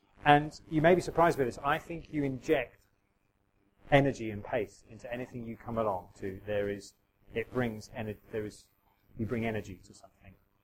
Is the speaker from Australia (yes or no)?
no; England, United Kingdom; And so most people, we're quite English.